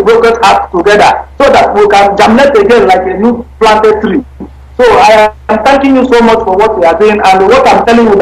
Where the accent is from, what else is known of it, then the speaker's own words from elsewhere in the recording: South East, Nigeria; now in India; I told them that we are not from Nigeria, we are from Biafra.